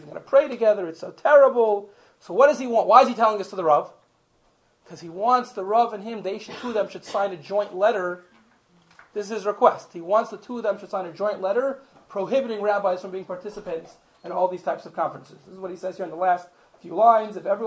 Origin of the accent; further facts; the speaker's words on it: Cincinnati, Ohio, United States; Hebrew Union College, the Reformed Medical Seminary, in my hometown of Cincinnati, Ohio.